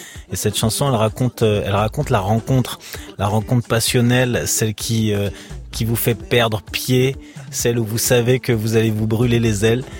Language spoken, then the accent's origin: French; Paris, Île-de-France, France; born there; Alors, je suis né à Paris. Ma maman est née à Londres. Ma grand-mère est de Guadeloupe, Martinique. Mon grand-père était de Saint-Kitts et Nevis.